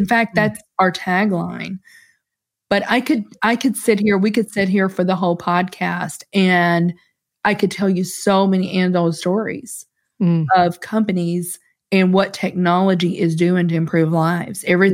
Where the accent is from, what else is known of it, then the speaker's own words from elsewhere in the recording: Kentucky, United States; we're originally from Kentucky.